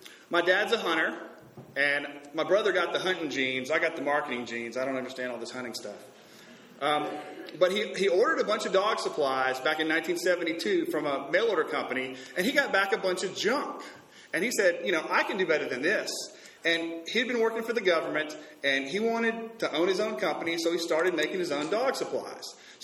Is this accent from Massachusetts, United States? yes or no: no; Starkville, Mississippi, United States; I'm from Starkville, Mississippi.